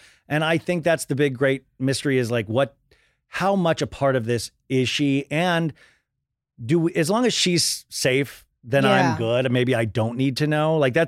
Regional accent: Kansas, United States; I grew up in Kansas.

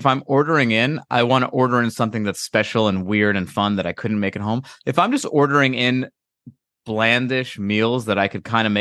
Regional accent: East Coast, United States; Really? Well, I grew up on the East Coast, so I guess that's why I didn't flag it.

